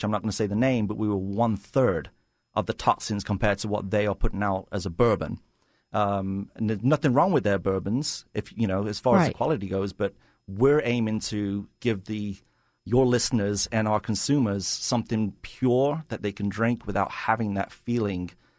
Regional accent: United Kingdom; now in United States; I'm English originally. My partner's Australian, but we're both American citizens.

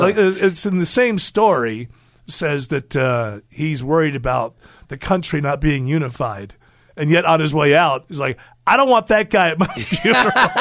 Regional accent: United States; when I was growing up in America, there was exactly one person they wondered about jail about

